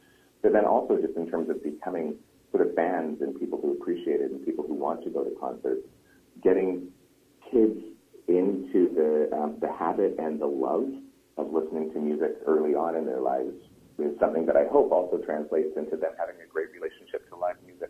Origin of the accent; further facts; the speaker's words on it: North Vancouver, British Columbia, Canada; I grew up in North Vancouver, and back in the 70s, we had really great music programs in school.